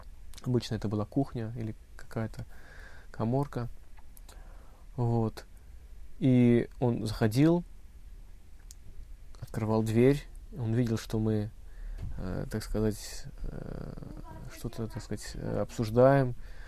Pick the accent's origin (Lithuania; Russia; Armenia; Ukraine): Armenia; Yerevan; Он был из Баку. А я был из Еревана.